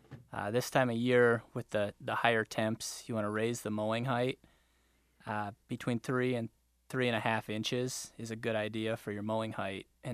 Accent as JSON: {"language": "English", "region": "Iowa", "country": "United States", "tie": "born or raised there", "also_born_or_lived": "Tennessee", "said": "I grew up in Iowa, actually, and then I spent the last 10 years at the University of Tennessee in graduate school."}